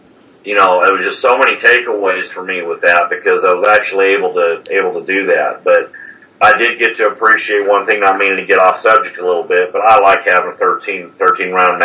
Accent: California, United States; since we grew up in Southern California. You know, we've seen a lot of stuff go down out there.

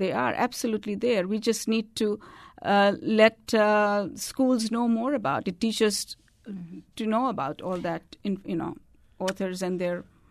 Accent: Kenya; I grew up in Kenya, and my ancestry is from India. And growing up in Kenya

